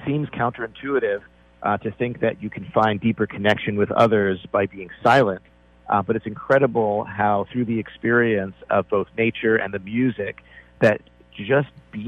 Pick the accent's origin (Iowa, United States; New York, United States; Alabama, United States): New York, United States; Well, you know, I'm from New York originally, so I brought it to Central Park